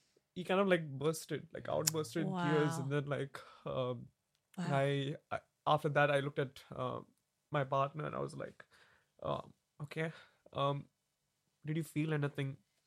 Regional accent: Dubai, United Arab Emirates; because I come from Dubai

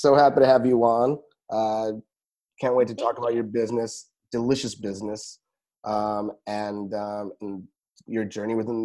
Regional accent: California, United States; Well, I'm from Cali, so I'm a little biased, you know, being from Cali.

